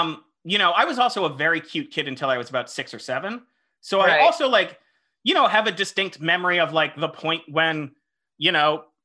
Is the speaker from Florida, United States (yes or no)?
yes; Florida, United States; And especially again, growing up in Florida, when a shirt is tight, it fucking feels tight